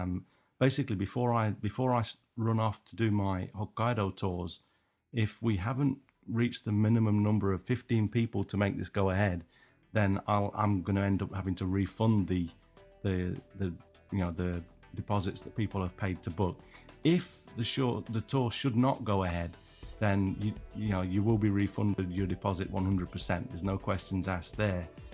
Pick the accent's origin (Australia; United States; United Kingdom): United Kingdom; Nottingham, East Midlands; accent: Nottingham; I guess that's my Nottingham accent duck.